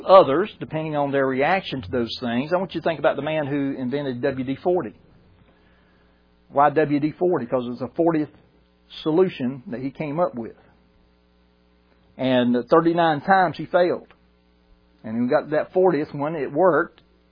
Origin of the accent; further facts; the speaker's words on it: Georgia, United States; You know, I tell folks I'm Southerner by birth, Georgian by the grace of God.